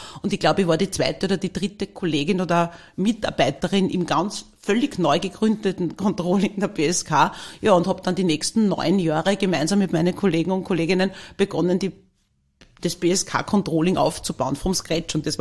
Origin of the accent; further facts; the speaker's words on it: Linz, Upper Austria, Austria; now in Vienna, Austria; Ich bin gebürtige Linzerin.